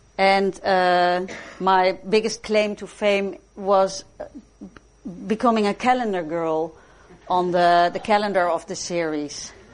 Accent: Amsterdam, North Holland, Netherlands; English is a second language; I grew up in Amsterdam in the 1960s and 70s. My parents were hippies, we could say.

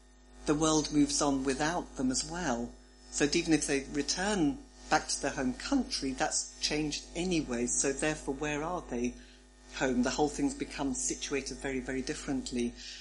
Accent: England, United Kingdom; I sort of think of myself as being English, European, human

